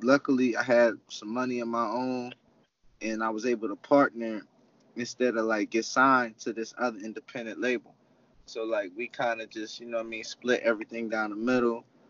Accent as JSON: {"language": "English", "town": "Nashville", "region": "Tennessee", "country": "United States", "said": "I was living in New York. You know, I'm from Nashville, right?"}